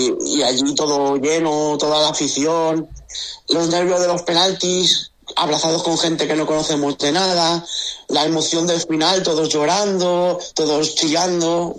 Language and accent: Spanish; Burriana, Valencian Community, Spain; Soy de Burriana, pero pasé el día ahí en Villarreal